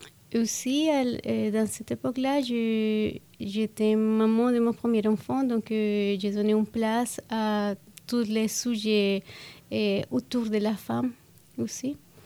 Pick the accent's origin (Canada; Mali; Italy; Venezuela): Venezuela; French is a second language; also born or lived in Colombia; Je suis née à la Colombie, mais depuis de très très petite, mon famille a fait la première migration au Venezuela.